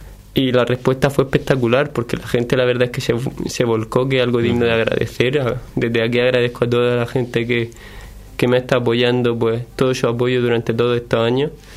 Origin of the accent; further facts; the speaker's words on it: San Pedro del Pinatar, Region of Murcia, Spain; also born or lived in San Javier; yo soy un deportista de San Javier, que me he criado aquí en San Pedro del Pinatar, un pueblo San Javier de 33.000 personas, San Pedro del Pinatar cerca de esa cifra